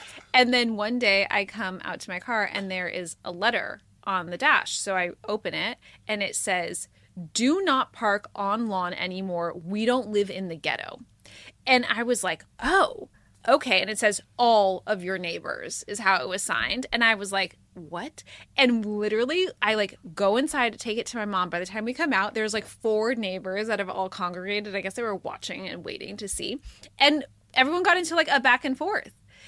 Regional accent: Los Angeles, California, United States; again, I grew up in Hancock Park

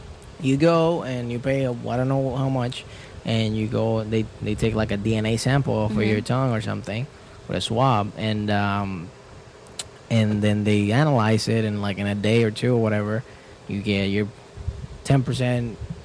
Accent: Puerto Rico; I was just born and raised in Puerto Rico, but a bunch of my family is from Dominican Republic.

